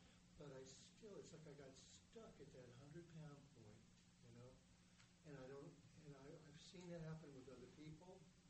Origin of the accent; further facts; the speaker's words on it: Murfreesboro, Tennessee, United States; also born or lived in Los Angeles; I'm from Murfreesboro, Tennessee, near Nashville. But I lived in Los Angeles most of my life.